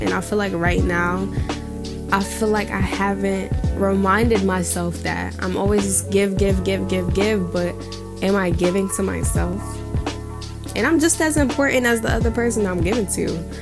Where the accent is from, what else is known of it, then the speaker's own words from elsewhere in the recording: New York, United States; I'm a 17-year-old. I grew up in New York, and I'm a Leo.